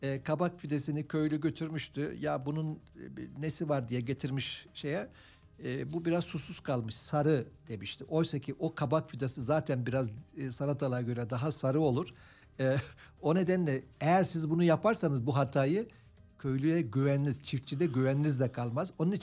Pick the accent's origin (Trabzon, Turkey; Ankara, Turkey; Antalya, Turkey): Antalya, Turkey; ben de Antalyalıyım ve özellikle sera üretiminde olan bir bölge.